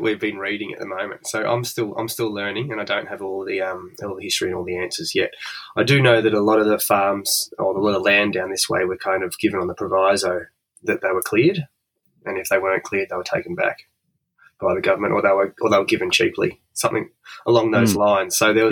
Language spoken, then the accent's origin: English; Victoria, Australia; I grew up sort of up in the hills, sort of from Pakenham up that way.